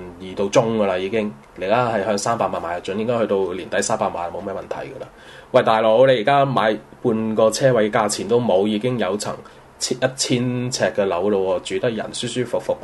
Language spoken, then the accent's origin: Cantonese; Macau; 咁作為澳門人咧，